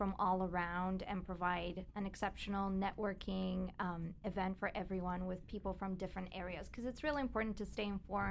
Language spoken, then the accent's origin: English; Bulgaria; I'm originally from Bulgaria, so I was singing. I was part of a girls band there.